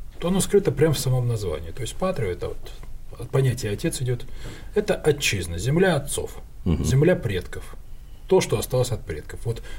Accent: Kharkiv, Kharkiv Oblast, Ukraine; also born or lived in Khabarovsk, Russia / Petropavl, Kazakhstan / Ganja, Azerbaijan; А я человек советский. То есть я жил в Харькове, я родился в Хабаровске, я жил, кстати, в Северном Казахстане, это вот Петропавловск-Казахский, жил в Кировабаде, это нынешняя Гянджа. Но их я, правда, уже не помню совершенно. Но вот Харьков помню хорошо

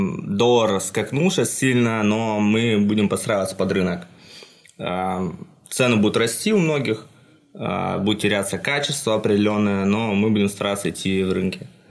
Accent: Tyumen, Tyumen Oblast, Russia; я из Тюмени.

